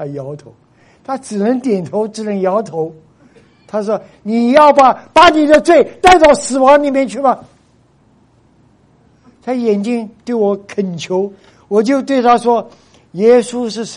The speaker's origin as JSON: {"language": "Chinese", "region": "Zhejiang", "country": "China", "moved": "yes", "lives_now": "Los Angeles, United States", "said": "我是浙江人哦"}